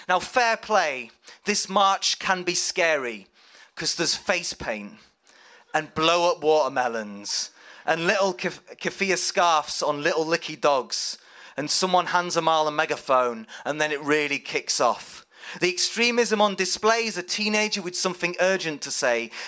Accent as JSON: {"language": "English", "town": "York", "region": "Yorkshire and the Humber", "country": "United Kingdom", "lives_now": "Leeds, United Kingdom", "said": "I'm originally from York, but now I live in Leeds."}